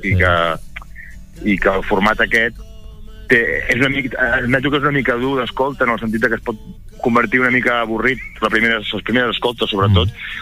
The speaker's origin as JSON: {"language": "Catalan", "town": "La Bisbal d'Empordà", "region": "Catalonia", "country": "Spain", "said": "era a la Bisbal, el meu poble."}